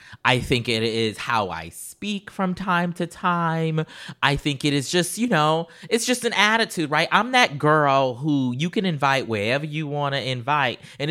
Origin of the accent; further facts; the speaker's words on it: Charleston, United States; because we were her kids, and so therefore we grew up outside of Charleston as well, we also were called bougie in the family as well.